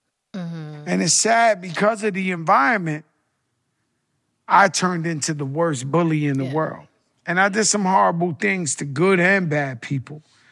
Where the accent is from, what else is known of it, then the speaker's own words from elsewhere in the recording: Bronx, New York, United States; Man, it was beautiful at the beginning. And then drugs just came into our neighborhood.